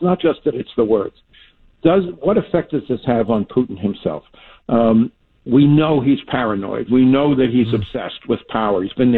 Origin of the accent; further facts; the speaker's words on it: Bayonne, New Jersey, United States; And in my hometown of Bayonne, New Jersey, there were two Ukrainian churches.